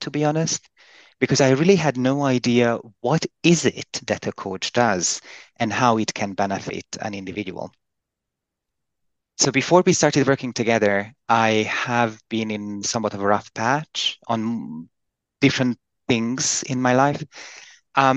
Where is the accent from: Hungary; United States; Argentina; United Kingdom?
Hungary; English is a second language; now in Zurich, Switzerland; I am 38 years old. I live in Zurich, but I'm originally from Hungary.